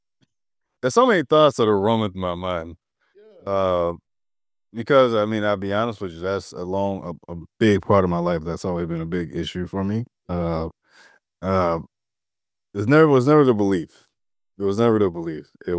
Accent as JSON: {"language": "English", "town": "St. Louis", "region": "Missouri", "country": "United States", "said": "I'm from St. Louis."}